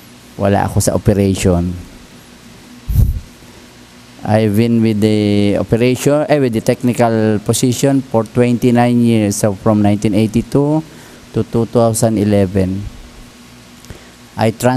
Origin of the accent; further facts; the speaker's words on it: San Pablo, Laguna, Philippines; ang pagsisilbihan ko naman ay probinsya ng aking ama, which is Laguna. I'm from San Pablo City.